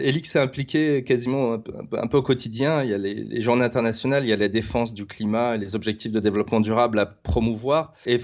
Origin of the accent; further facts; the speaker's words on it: Paris, Île-de-France, France; en tant que Parisien, ça résonne particulièrement.